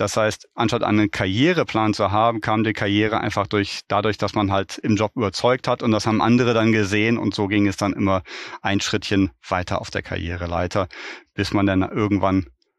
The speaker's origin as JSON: {"language": "German", "town": "Düsseldorf", "region": "North Rhine-Westphalia", "country": "Germany", "tie": "born or raised there", "lives_now": "Berlin, Germany", "said": "Ich bin, auch wenn ich jetzt in Berlin lebe, ich bin gebürtiger Rheinländer, ich bin geboren, zur Schule gegangen, Zivildienst gemacht und zur Universität gegangen im schönen Düsseldorf."}